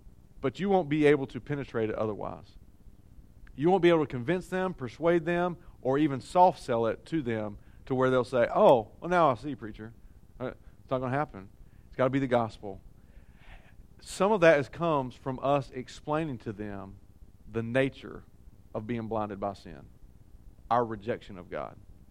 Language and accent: English; Oklahoma, United States; growing up in the South, you know, and I don't know if Oklahoma officially qualifies by the Mason-Dixon line measurements or those types of things